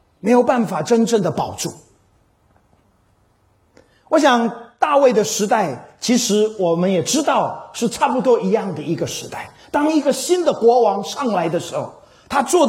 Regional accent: China; 我想跟我们中国人的历史非常非常的类似

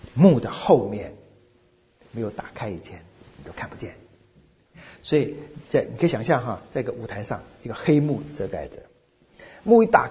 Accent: China; 在我们中国人的概念呢，可能神的儿子看你怎么说吧

